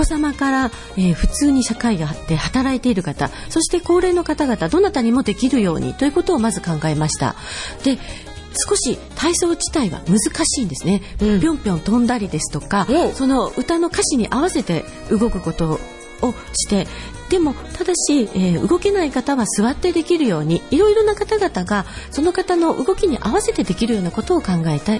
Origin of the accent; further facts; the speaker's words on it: Kyushu, Japan; also born or lived in Nagoya; now in Toyohashi, Japan; 九州で、学生時代に名古屋へ来て、そのまんまこちらに、住んでいるというような状況です。